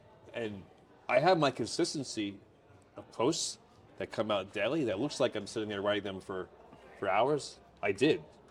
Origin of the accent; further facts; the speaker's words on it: New Jersey, United States; moved away as an adult; now in New York City, United States; I'm born and raised in New Jersey. I wanted to be a New York City fireman.